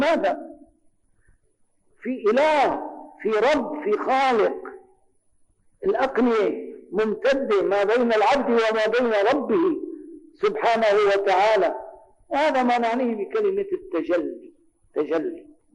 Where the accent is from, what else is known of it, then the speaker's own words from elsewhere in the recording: Damascus, Damascus Governorate, Syria; عدت إلى بلدي دمشق مثل هذا اليوم تقريبا